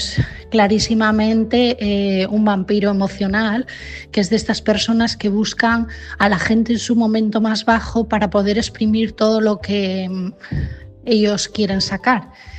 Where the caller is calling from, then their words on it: Asturias, Spain; de Asturias